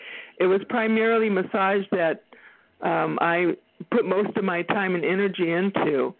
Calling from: Texas, United States

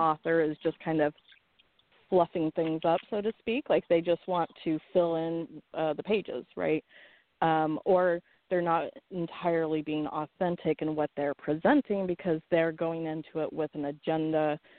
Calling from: Florida, United States; I'm calling from Central Florida.

